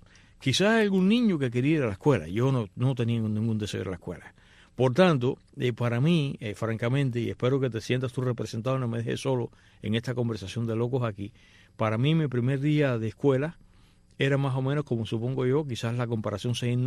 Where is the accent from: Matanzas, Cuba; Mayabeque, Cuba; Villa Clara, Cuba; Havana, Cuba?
Matanzas, Cuba; yo recuerdo que en el caso de que se suponía que yo fuese, en mi infancia fuese en Matanzas a la escuela.